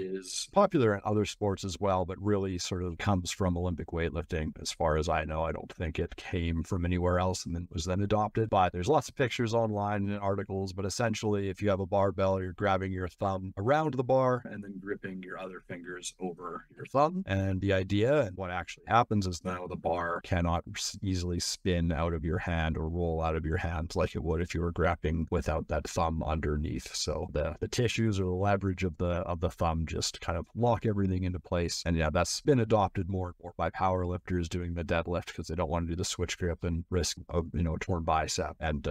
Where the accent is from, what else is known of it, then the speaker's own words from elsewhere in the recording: Calgary, Alberta, Canada; now in United States; I'm from Calgary, Alberta in Canada.